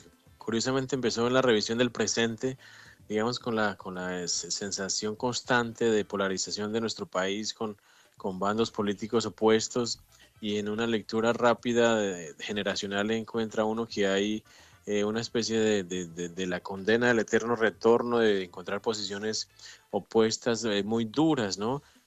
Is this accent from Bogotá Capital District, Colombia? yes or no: no; Santander, Colombia; fue cercano, digamos, a los espacios en donde yo crecí, donde nací, me crié, pasaba por Websa, la guerra llegó a Bucaramanga